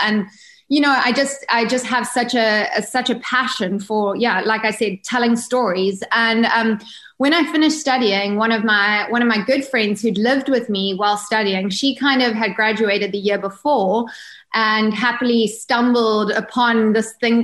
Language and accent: English; South Africa; growing up in South Africa, I kind of studied and really wanted to get into the film industry. Mm-hmm. So after I finished school, I studied film in Cape Town.